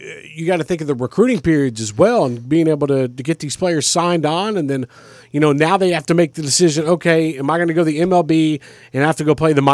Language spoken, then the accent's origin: English; Mobile, Alabama, United States; Dude, I'm from Mobile, Alabama.